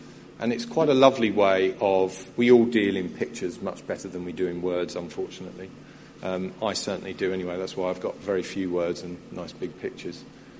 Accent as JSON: {"language": "English", "town": "Brighton", "region": "South East England", "country": "United Kingdom", "said": "I'm from Brighton. I'm from Sussex."}